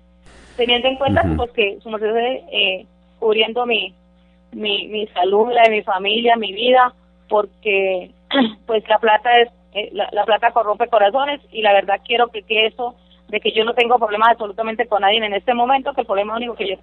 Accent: Villanueva, Spain; pedirle disculpas a mi pueblo de Villanueva

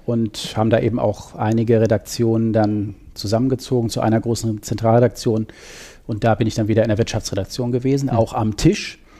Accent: Hamburg, Germany; Bin eigentlich Hamburger, dann bin ich da im Süden gelandet, das war auch ganz spannend.

